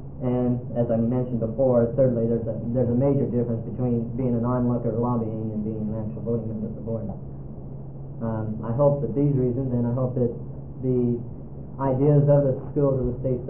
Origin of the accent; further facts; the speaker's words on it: Lebanon, Oregon, United States; I'm from Oregon State. I'm from Lebanon.